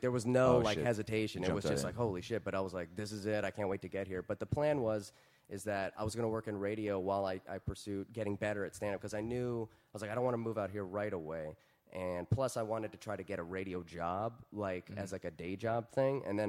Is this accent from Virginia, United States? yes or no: yes; Virginia, United States; also born or lived in Washington, D.C. / Baltimore; I grew up in Virginia.